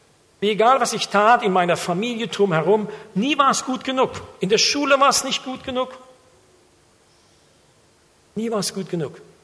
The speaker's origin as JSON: {"language": "German", "region": "Rhineland-Palatinate", "country": "Germany", "said": "ich komme aus der Pfalz, südliche Weinstraße, dort gibt es viele Weinberge."}